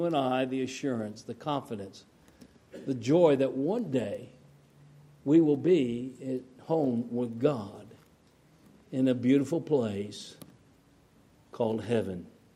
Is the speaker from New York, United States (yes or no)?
no; Colorado, United States; All the trees and the flowers and the majestic Rocky Mountains of my home state of Colorado